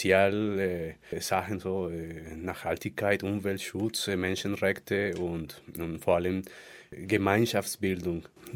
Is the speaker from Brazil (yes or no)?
no; Bogotá, Colombia; German is a second language; moved away as an adult; now in Munich, Germany; Ich bin auch Kolumbianer, in Bogotá geboren, in München seit 4 Jahren schon